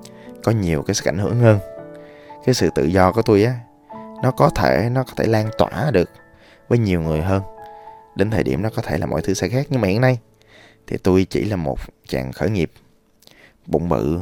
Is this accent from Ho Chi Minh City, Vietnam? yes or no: yes; Ho Chi Minh City, Vietnam; born there; mình tôi đẻ ra ở đất Sài Gòn, mặc dù quê tôi ở Đà Lạt á, nhưng mà tôi thích cái văn hóa Sài Gòn